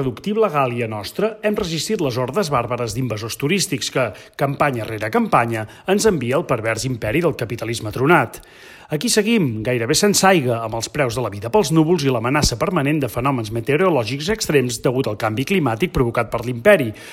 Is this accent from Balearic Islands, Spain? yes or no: no; La Bisbal, Catalonia, Spain; Al meu poble, a la Bisbal